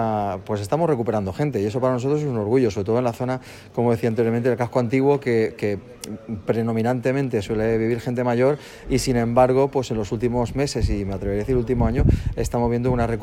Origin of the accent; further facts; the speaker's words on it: Valencian Community, Spain; Yo soy de aquí nacido, y para mí es un orgullo ver cómo mi pueblo revitaliza, se recupera